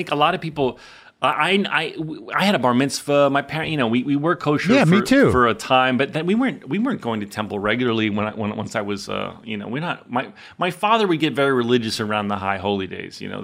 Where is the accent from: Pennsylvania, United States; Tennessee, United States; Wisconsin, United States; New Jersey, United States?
New Jersey, United States; also born or lived in Manhattan / Chicago; now in Los Angeles, United States; I grew up in North Jersey where there were a lot of Jews. I went to then spent time in Manhattan, then went to school outside Chicago, then moved to L.A.